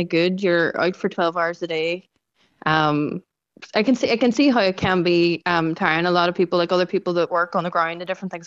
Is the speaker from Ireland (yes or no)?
yes; Ireland; I suppose we're very lucky as Irish people. We get to come here and get the opportunity to get these jobs.